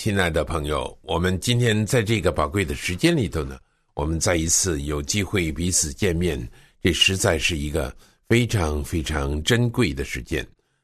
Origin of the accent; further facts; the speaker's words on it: China; 我想把我们中国人对于那个表达方面的那个缺乏呢